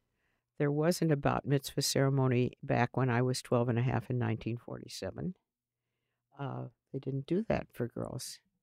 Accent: Bloomington, United States; It was a very German Reform congregation that I grew up in Bloomington.

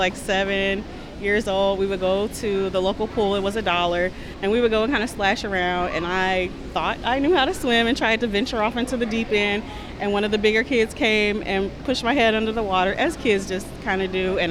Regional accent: Kankakee, Illinois, United States; now in Champaign-Urbana, United States; My husband and I, we grew up in Kankakee. We don't have the type of resources that they have in the Champaign-Urbana area

